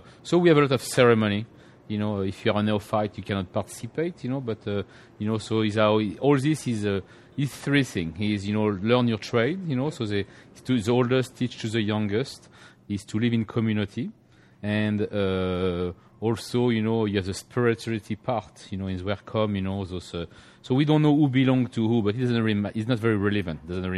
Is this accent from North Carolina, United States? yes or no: yes; North Carolina, United States; accent: South Carolina; On the border of South Carolina, so is where my accent from.